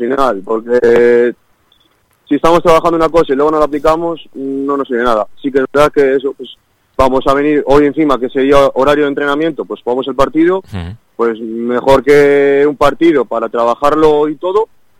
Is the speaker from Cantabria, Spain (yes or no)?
yes; Ramales, Cantabria, Spain; estuve en el Ramales, porque yo soy de Ramales.